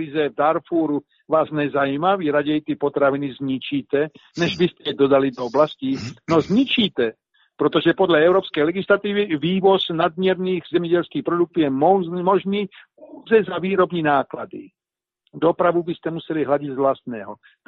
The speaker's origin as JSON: {"language": "Czech", "town": "Brno", "region": "South Moravian Region", "country": "Czechia", "tie": "born or raised there", "said": "A jelikož jsem se sám narodil v Brně, SU Brňák."}